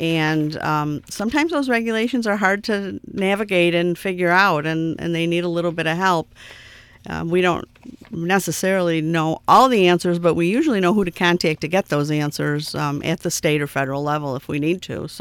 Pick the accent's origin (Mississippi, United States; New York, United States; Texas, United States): New York, United States; Seneca Falls; Seneca Falls.